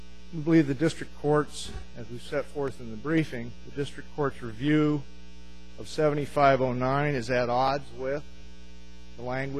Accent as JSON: {"language": "English", "town": "Helena", "region": "Montana", "country": "United States", "said": "I'm an attorney from Helena, Montana, here on behalf of Appellant Silver Dollar Grazing Association."}